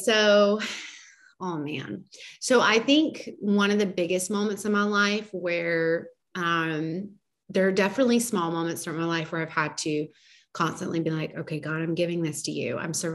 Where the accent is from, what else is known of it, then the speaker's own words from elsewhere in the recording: Georgia, United States; moved away as an adult; so where we lived before was in Georgia and, it was essentially my hometown. I'd lived there my whole life, you know, pretty much for like 30 years.